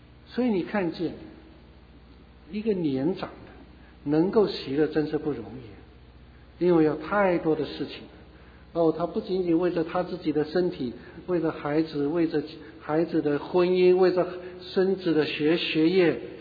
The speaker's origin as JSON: {"language": "Chinese", "country": "China", "said": "我们中国人都盼望做医生了"}